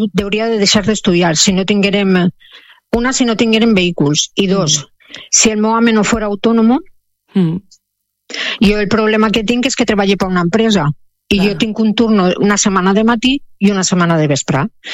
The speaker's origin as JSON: {"language": "Catalan", "town": "Pego", "region": "Valencian Community", "country": "Spain", "said": "xiques del meu poble, jo sóc de Pego, del meu poble també"}